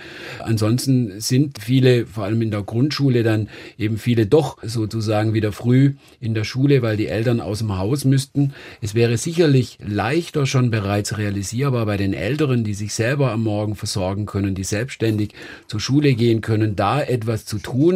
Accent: Landau, Rhineland-Palatinate, Germany; Ich habe gerade in meiner Heimatstadt

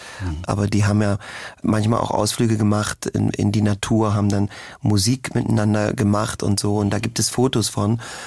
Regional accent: Germany; Was weiß ich über die Zeit? Was ich als Deutscher auch, was haben meine Großeltern mir vielleicht erzählt etc.

